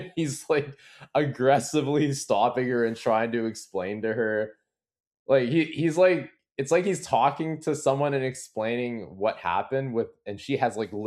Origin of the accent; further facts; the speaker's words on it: England, United Kingdom; by the way, I'm British. And like, we don't do that's weird. We don't